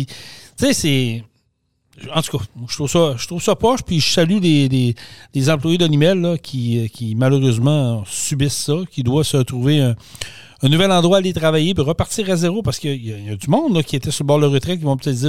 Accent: Vallée-Jonction, Quebec, Canada; Je vais prendre l'exemple de Vallée-Jonction parce que c'est mon patelin.

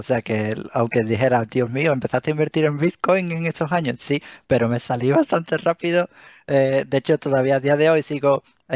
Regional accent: Cádiz, Andalusia, Spain; yo soy una persona normal y corriente de Cádiz. Yo nací en Cádiz, me crié por allí, por el sur y tal y cual

